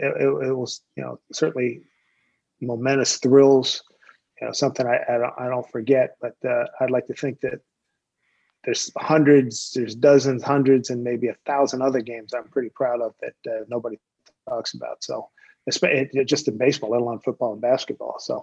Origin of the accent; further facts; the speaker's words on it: Philadelphia, Pennsylvania, United States; I grew up in Philly as a, you know, classic Philadelphia sports fan, going to Eagles games, Warriors games, Phillies games.